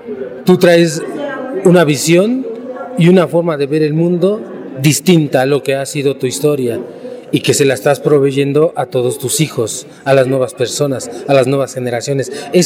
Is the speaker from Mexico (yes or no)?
yes; Mexico; yo que vengo de México